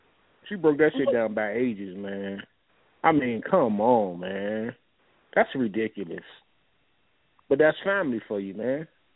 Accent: Gary, Indiana, United States; I grew up in Gary. There's nothing else.

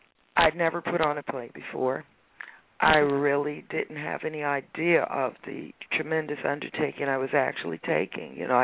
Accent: Newark, New Jersey, United States; And we chose Newark. Well, I chose Newark partly because it's my hometown, and I wanted to make a real impact with this particular performance.

